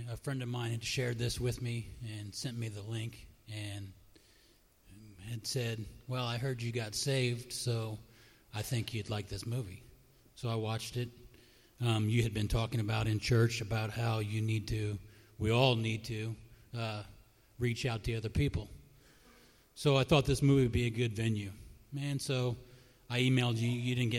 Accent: Raytown, Missouri, United States; moved away; also born or lived in New Jersey; Well, I was raised in Raytown. My mom got remarried. We moved to New Jersey.

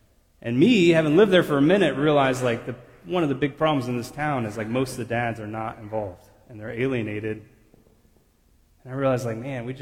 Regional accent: Blue Springs, Missouri, United States; I grew up in Blue Springs. I always felt like a poor kid in Blue Springs, right?

